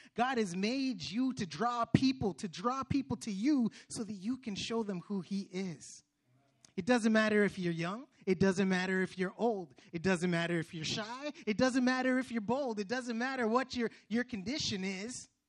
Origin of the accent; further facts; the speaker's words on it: Hamilton, Ontario, Canada; I grew up in Hamilton, right? Hamilton, Ontario.